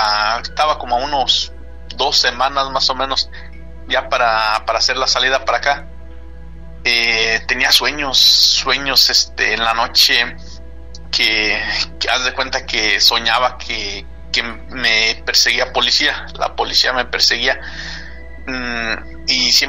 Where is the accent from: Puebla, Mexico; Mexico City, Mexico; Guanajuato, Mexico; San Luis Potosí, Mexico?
Guanajuato, Mexico; now in Austin, United States; Del meritito Guanajuato.